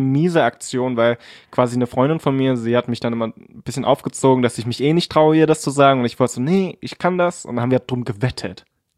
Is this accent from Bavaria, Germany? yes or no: no; Cottbus, Brandenburg, Germany; Und dementsprechend sind meine Geschwister und ich, wir sind alle hier aufgewachsen in Cottbus und sind ziemlich deutsch, also ich zumindest.